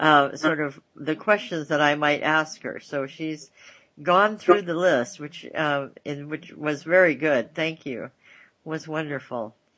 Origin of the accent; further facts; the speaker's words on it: United States; because I'm an American, it really made an impression on me.